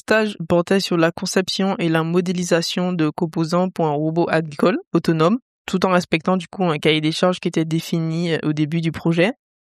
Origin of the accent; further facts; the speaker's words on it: Martinique; moved away as an adult; now in Poitiers, France; J'ai 28 ans, je suis originaire de la Martinique et je suis venue en France continuer mes études supérieures.